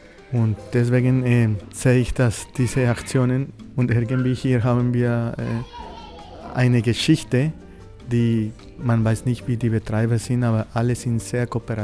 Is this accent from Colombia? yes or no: yes; Colombia; Ursprünglich komme ich aus Kolumbien und das ist diese Verbindung, die ich in meine Knochen habe mit der Musik.